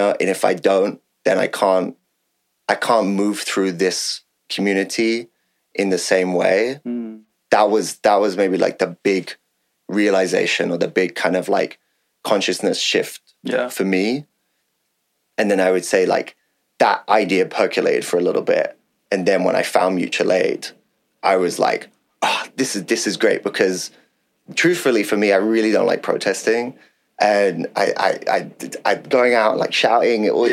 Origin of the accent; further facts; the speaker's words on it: London, United Kingdom; So I grew up in London and I grew up in South London in a place called Peckham